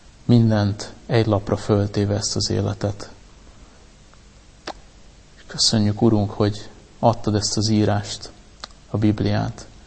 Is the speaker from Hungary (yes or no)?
yes; Hungary; nem véletlenül születtem magyar embernek, és Magyarországnak szüksége van ránk, hívőkre